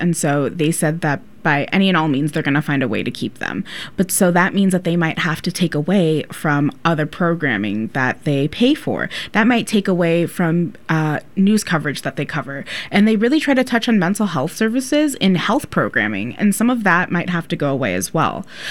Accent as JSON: {"language": "English", "town": "Cleveland", "region": "Ohio", "country": "United States", "said": "I'm originally from Cleveland, Ohio. I come from the Pueblo of Okeawenge with Jicarilla Apache lineage and Isleta Pueblo lineage as well."}